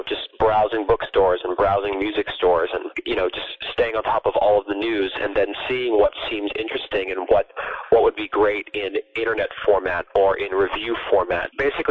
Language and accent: English; New York City, New York, United States; I'm from New York City originally.